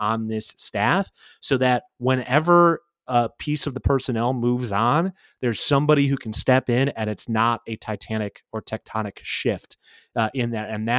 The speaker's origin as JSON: {"language": "English", "town": "Chicago", "region": "Illinois", "country": "United States", "tie": "born or raised there", "also_born_or_lived": "California", "said": "I grew up in Chicago and I was in Boy Scouts and stuff. But, you know, camping around there, like you drive 8 hours just to get to see some trees."}